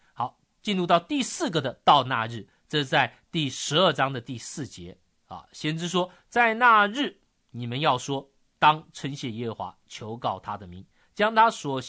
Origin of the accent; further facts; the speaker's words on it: China; 就像我们中国人呢，常常有一个误导，以为啊，我们是中国中间的国家